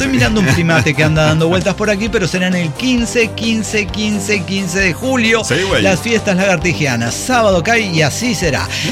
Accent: Chihuahua, Mexico; born there; now in Monterrey, Mexico; yo nací en Chihuahua. Soy chihuahuense.

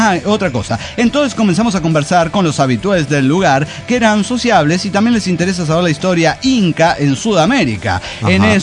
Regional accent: Irapuato, Guanajuato, Mexico; also born or lived in Guadalajara; now in Querétaro, Mexico; México. Me registraron en Durango. Crecí en Irapuato. O Guanajuato, ajá, y ahora vivo en Querétaro.

